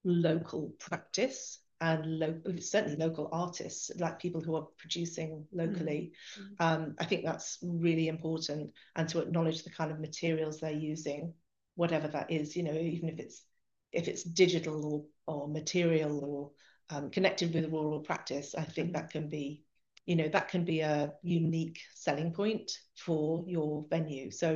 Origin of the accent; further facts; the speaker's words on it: Wales, United Kingdom; I'm Welsh, I'm from North Wales. I moved back to Llandudno in North Wales to work in the main exhibition space in North Wales